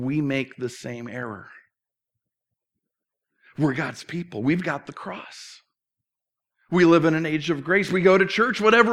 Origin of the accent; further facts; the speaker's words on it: St. Paul, Minnesota, United States; Growing up in St. Paul, I was confused why there was such a substantial Southeast Asian population.